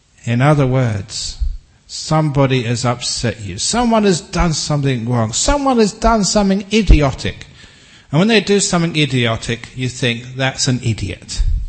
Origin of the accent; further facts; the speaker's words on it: England, United Kingdom; I'm English